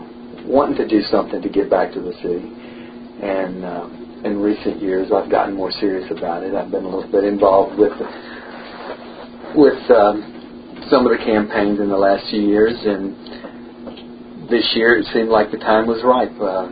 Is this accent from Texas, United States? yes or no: yes; Houston, Texas, United States; Well, as a long-term Houstonian, lifelong Houstonian, raised overnight, born and raised in the East End, and I have a passion for this city.